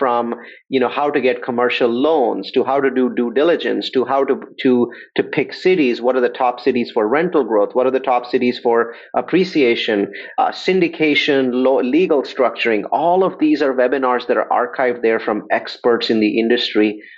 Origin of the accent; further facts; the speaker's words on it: India; now in United States; I think I'm Indian